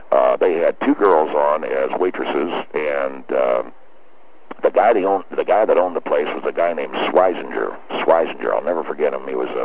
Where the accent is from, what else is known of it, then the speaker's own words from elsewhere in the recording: Abilene, Texas, United States; moved away as an adult; I'm in from Abilene, Texas. I am 18 years of age. I've never been to California